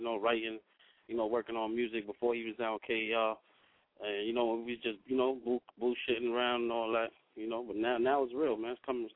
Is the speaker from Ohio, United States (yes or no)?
no; New York, United States; I'm from the East Side, man, you know, 99 Lex, 103 First, man, Madison, you know what I'm saying, BX, I'm from everywhere, man. I come from the old East Side, BX, you know, that's where it started.